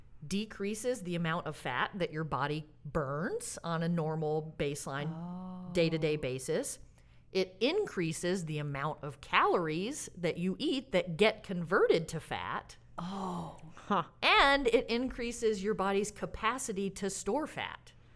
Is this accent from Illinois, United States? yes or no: no; Alabama, United States; also born or lived in California / Massachusetts; now in Oregon, United States; because I grew up in Alabama. So Alabama to California to Massachusetts and now to Oregon.